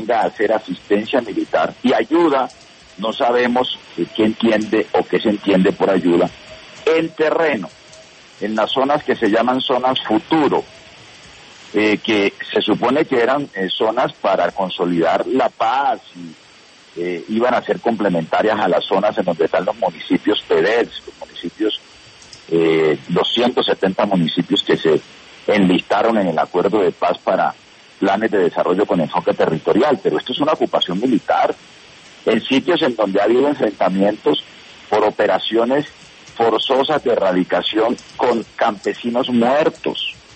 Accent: Colombia; me indigna como colombiano

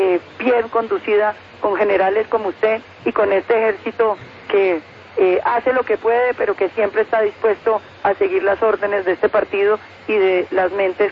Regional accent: Colombia; como muchos colombianos desde ya, estamos en el rechazo del plebiscito.

